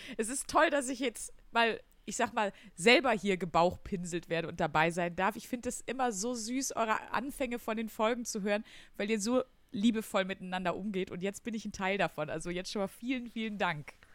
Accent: Wuppertal, North Rhine-Westphalia, Germany; born or raised there; also born or lived in Wesel

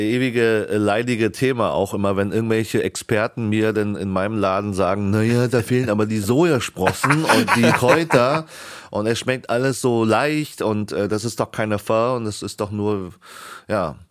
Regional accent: Northern Vietnam, Vietnam; accent: North Vietnamese; Nordvietnamesen, die alle auch meinen Akzent sprechen, den ich aus der Familie her kenne. Und für mich ist es so ein Stück Heimat immer, wenn ich da hinfahre und dann die Menschen sehe und höre.

